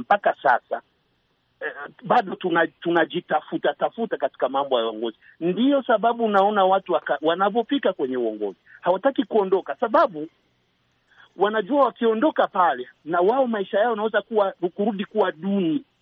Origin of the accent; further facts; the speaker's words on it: Burundi; Mimi nimekuwa katika miaka ya 70-80 kule kwetu Burundi.